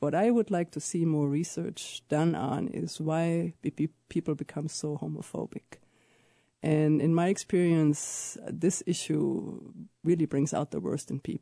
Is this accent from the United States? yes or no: no; Germany; English is a second language; You know, I have an accent. I'm from Germany.